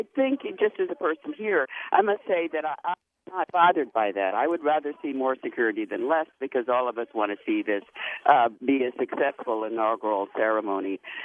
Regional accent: Louisiana, United States; We're from Louisiana, you know, this whole experience.

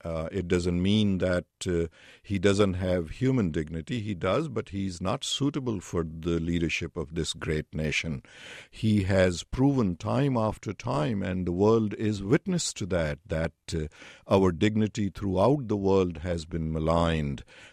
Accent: Pakistan; I grew up in Pakistan without these rights and without these dignities. I am very much aware of what an autocrat looks like, thinks like, acts like. I have lived under two martial laws in Pakistan.

